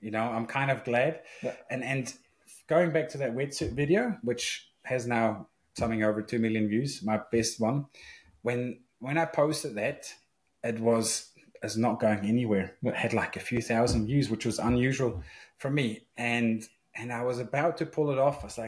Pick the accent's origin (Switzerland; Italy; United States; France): Switzerland; now in New Zealand; my dad's from New Zealand. He's Kiwi, although he lives in New Zealand. He lives in Switzerland. I grew up in Switzerland. So I always had the passport.